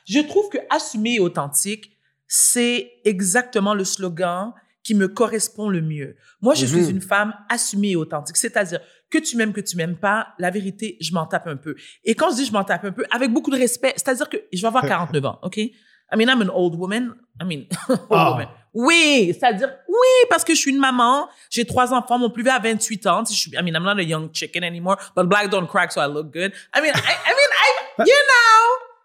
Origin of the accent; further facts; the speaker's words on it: Quebec, Canada; born there; Moi, je suis née au Québec. Je vais en Haïti 4 fois par année.